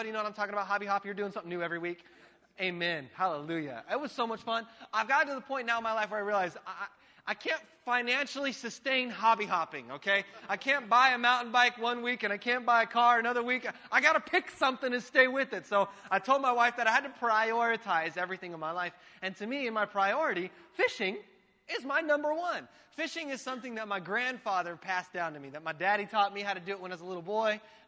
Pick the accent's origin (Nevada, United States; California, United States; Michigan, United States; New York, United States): California, United States; Yucaipa; I was born up in the mountain communities. I grew up in Yucaipa when Yucaipa was not cool, all right?